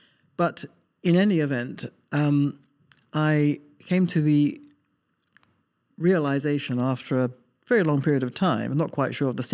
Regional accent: United Kingdom; Really, I mean, I come from Britain. That's where I was born and brought up.

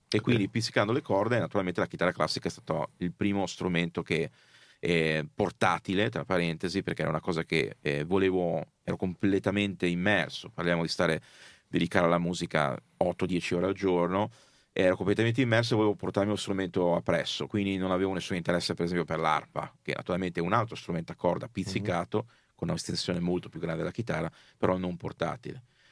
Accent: Genoa, Liguria, Italy; moved away as an adult; Però sono nato e cresciuto a Genova fino all'età più o meno di 18 anni, da quando poi, diciamo inevitabilmente, sono andato fuori dall'Italia

